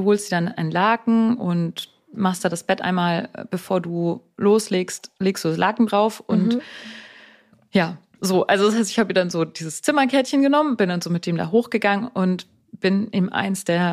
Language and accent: German; Germany; Und da ich ja Muttersprachlerin bin, hat dieser eine Satz schon gereicht, um zu sagen, hallo, ich bin Deutsche.